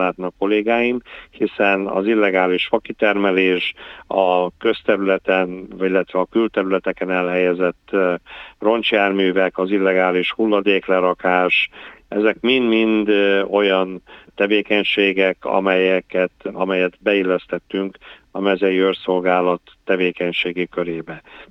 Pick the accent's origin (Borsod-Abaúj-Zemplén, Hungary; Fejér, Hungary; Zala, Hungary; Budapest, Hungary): Borsod-Abaúj-Zemplén, Hungary; Miskolc; hiszen miskolci vagyok, lokálpatrióta vagyok